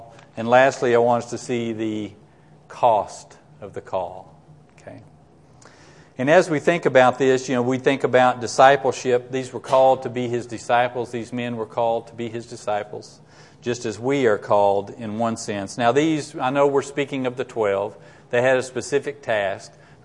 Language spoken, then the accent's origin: English; Dallas, Texas, United States; growing up in the South, I grew up in Dallas. I wasn't raised in a Christian home.